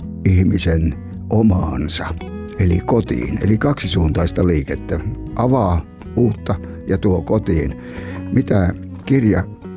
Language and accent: Finnish; Savonlinna, South Savo, Finland; Etelä-Savossa minun kotiseudullani Kerimäen Enonkosken Savonlinnan kulmilla